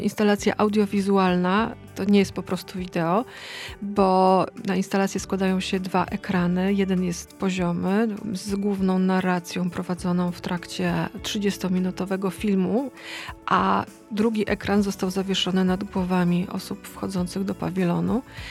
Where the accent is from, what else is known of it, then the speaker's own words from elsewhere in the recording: Podlaskie Voivodeship, Poland; born there; now in Gdańsk, Poland; Jestem gdańszczanką z wyboru. Urodziłam się na Podlasiu, pod Hajnówką, mała miejscowość. Potem studiowałam w Białymstoku.